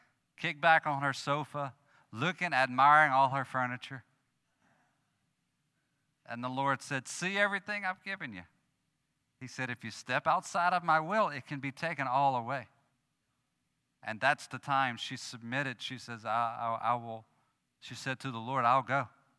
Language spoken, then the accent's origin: English; Gonzales, Louisiana, United States; also born or lived in Russia; We served in Russia, as Hunter said, for about 14 years. We grew up in Gonzales, Louisiana. … I lived in Gonzales, but I don't know much Spanish.